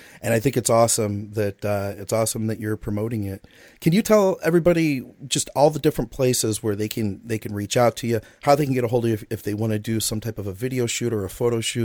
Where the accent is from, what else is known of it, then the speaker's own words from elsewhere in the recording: Detroit, Michigan, United States; I felt that kinship because we're all from Detroit or, you know, the Michigan area.